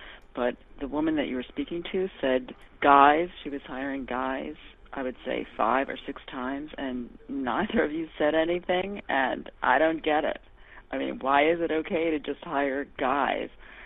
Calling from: Brooklyn, New York, United States; I'm calling from Brooklyn.

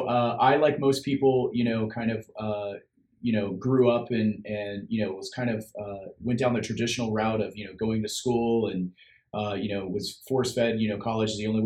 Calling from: Sacramento, California, United States; So I'm in Sacramento, California. That's where my office is, but I'm usually traveling all around the United States for the most part.

